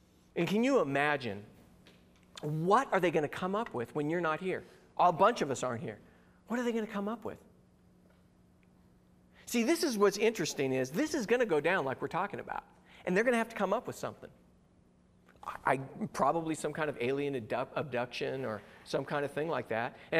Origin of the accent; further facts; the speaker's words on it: California, United States; I grew up in Southern California, so maybe I am a little different than some of you, but that's what they taught us out there.